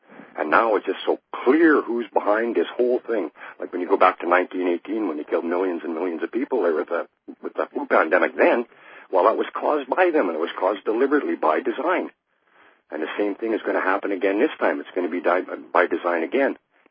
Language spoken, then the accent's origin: English; Alberta, Canada; I'm a Cree from the Peace River country, and I've never voted in any politics in my life.